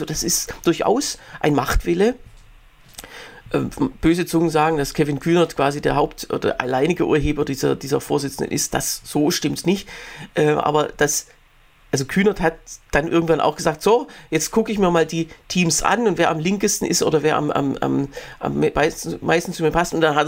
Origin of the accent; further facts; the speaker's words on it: Baden-Württemberg, Germany; als Schwabe bin ich da sowieso solidarisch